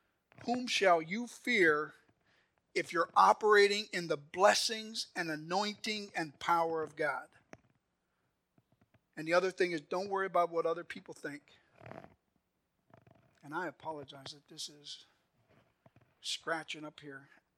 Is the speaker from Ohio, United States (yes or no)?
no; Milwaukee, Wisconsin, United States; When I was a kid and growing up in Milwaukee